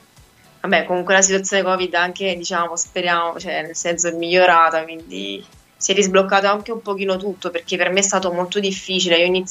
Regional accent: Avellino, Campania, Italy; ho quasi 24 anni, il 15 giugno compirò 24. Sono una giovane cantautrice irpina, quindi sono di Avellino Centro.

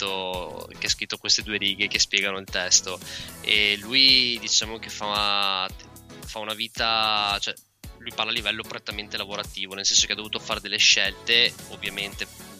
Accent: Vicenza, Veneto, Italy; noi siamo di Vicenza, si suonava a Milano

